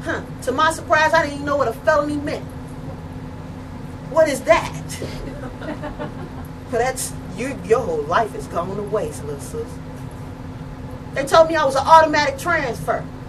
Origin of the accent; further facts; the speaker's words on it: Chicago, Illinois, United States; As a black kid growing up here in America, south side of Chicago, I couldn't see my future.